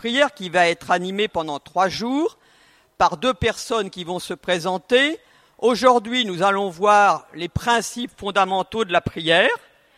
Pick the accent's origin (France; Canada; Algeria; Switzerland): France; Paris, Île-de-France; J'enseigne la théologie à Paris. Je suis de Paris.